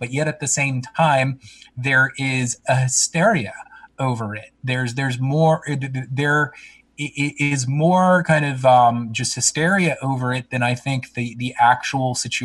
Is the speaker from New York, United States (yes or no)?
yes; New York City, New York, United States; I'm a New Yorker. I mean, I don't live in New York right now, but I consider myself a New Yorker. I lived there most of my life.